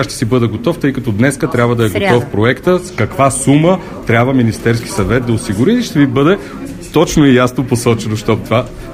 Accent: Pernik, Pernik Province, Bulgaria; И ние сме от Перник.

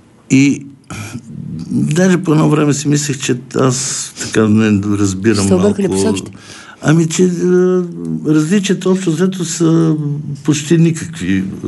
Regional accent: Sofia, Sofia City, Bulgaria; И понеже съм кореняк софиянец, не знам живота на село.

